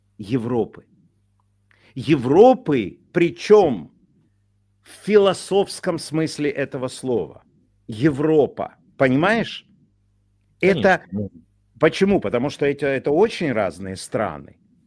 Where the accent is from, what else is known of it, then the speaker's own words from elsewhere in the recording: Ukraine; moved away as an adult; Я уехал с Украины, потому что я не мог в ней жить.